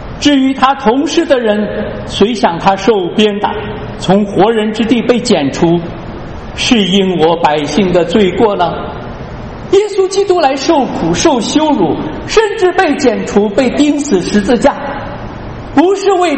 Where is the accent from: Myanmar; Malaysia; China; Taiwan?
China; Qinghai; 我从小在青海长大，我知道牧羊人。